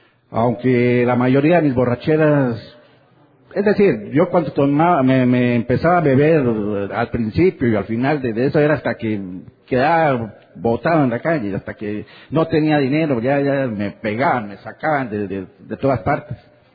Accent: Colombia; Y tuve que irme a vivir a Nueva York. Yo soy colombiano. Tuve que irme a vivir a Nueva York.

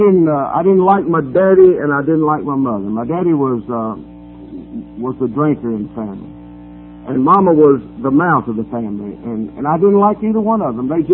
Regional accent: North Carolina, United States; I was born up in North Carolina in a little mill town. Textile village, they call it today, but it was a mill town when I grew up in 1930, in the 30s and 40s.

